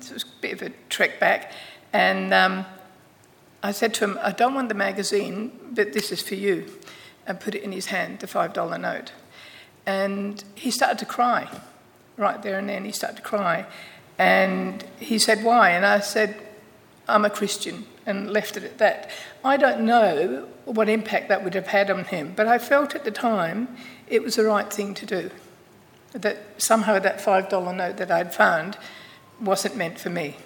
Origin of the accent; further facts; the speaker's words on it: Scotland, United Kingdom; being a Scot, I thought, my lucky day.